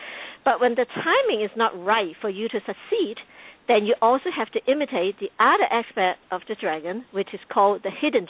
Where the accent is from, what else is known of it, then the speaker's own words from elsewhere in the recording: Hong Kong; I came from Hong Kong. I mean, now it's part of China.